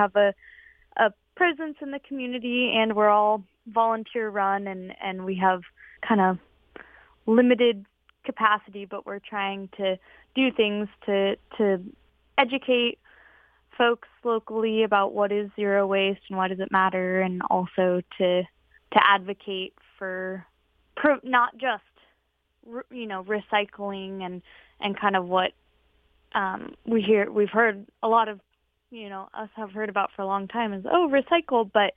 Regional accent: Concord, California, United States; I grew up in Concord, California, and very much so grew up without really any knowledge of the impact of waste

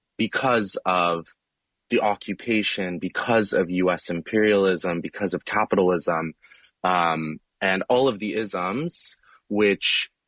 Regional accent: San Diego, California, United States; Palestinians like myself who are kind of disconnected from our cultural roots, I grew up in San Diego, I grew up in a pretty white neighborhood.

